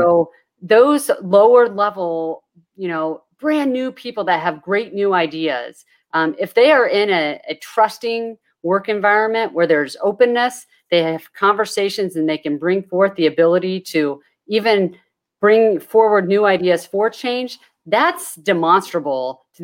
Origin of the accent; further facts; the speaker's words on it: Iowa, United States; So again, because I'm from Iowa, I have to mention